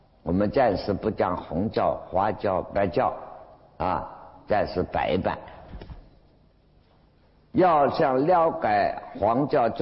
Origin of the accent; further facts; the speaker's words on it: Qinghai, China; 第三部就是我们青海人到西藏成就的